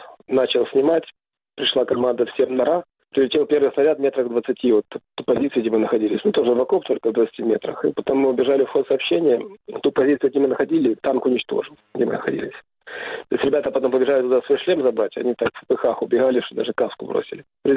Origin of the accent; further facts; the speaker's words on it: Kyiv, Ukraine; я родился и вырос в Киеве, в Украине